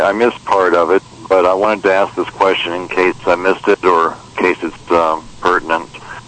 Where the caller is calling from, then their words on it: Phoenix, Arizona, United States; I'm calling from Phoenix.